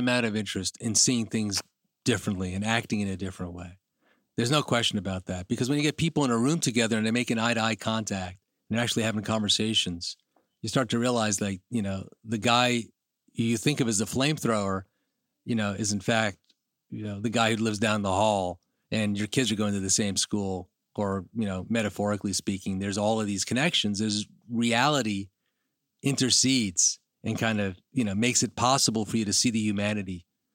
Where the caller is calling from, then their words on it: New York City, New York, United States; I'm calling from New York City, so I'm raising my hand like we're one